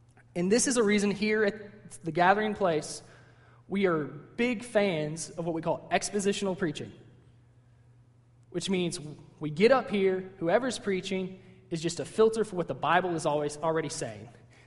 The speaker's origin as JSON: {"language": "English", "region": "Texas", "country": "United States", "tie": "born there", "said": "My dad's from Texas. I was born in Texas. That's just what I am."}